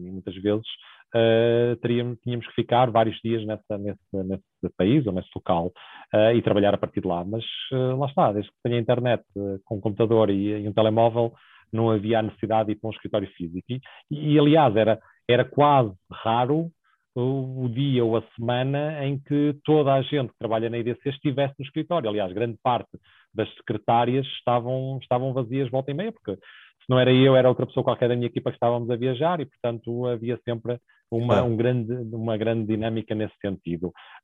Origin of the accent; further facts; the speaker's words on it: Portugal; felizmente eu sou português e tenho casa em Portugal, a minha esposa é portuguesa e também tem lá a casa e temos lá a nossa família